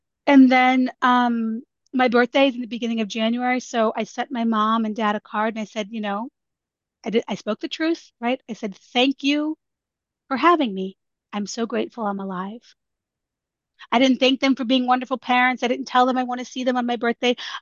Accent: St. Louis, Missouri, United States; I couldn't even go to my home state. I'm from St. Louis, Missouri, where I went to my first OA meeting.

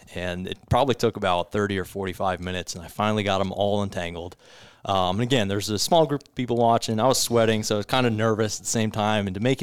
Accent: Pennsylvania, United States; also born or lived in Allegheny; No, I grew up in Wayne County. Pennsylvania, Wayne County, up in the northeast. And then I was living down in Allegheny for a couple of years before I went to Butler.

